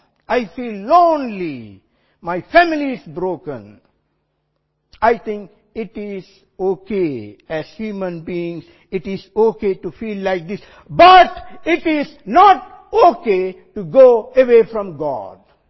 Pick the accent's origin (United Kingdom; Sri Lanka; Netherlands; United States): Sri Lanka; I come from Sri Lanka. In Sri Lanka, if someone is going on the road up and down without knowing where he was going, people will call him nut loose.